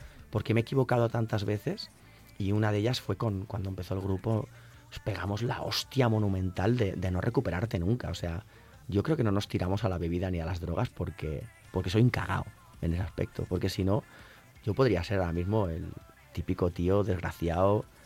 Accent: Montblanc, Catalonia, Spain; now in Reus, Spain; Yo en mi pueblo, porque yo nací en Montblanc y vivo en Reus, ¿no?

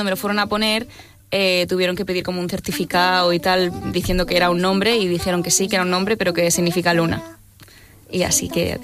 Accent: Bilbao, Basque Country, Spain; Sí, soy un poco de Bilbao.

